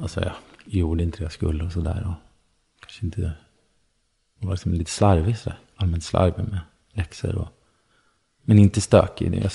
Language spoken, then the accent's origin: Swedish; Sweden; Så jag växte upp i Sverige. Jag är vit.